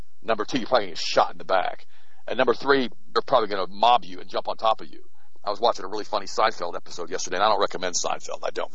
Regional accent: Florida, United States; He was wearing a mask because I'm from Florida.

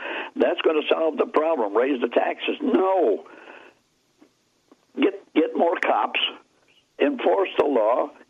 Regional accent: Chicago, Illinois, United States; I was born and raised in Chicago.

